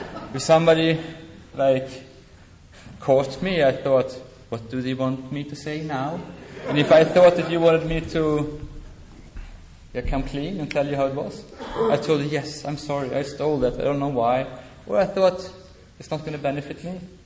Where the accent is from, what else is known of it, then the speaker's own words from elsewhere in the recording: Sweden; English is a second language; I'm from Sweden, it's cold in the winter.